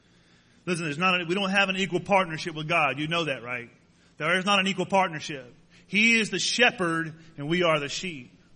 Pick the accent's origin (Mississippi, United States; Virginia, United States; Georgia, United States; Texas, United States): Mississippi, United States; I growing up in Mississippi, there were goat farmers and there were sheep farmers.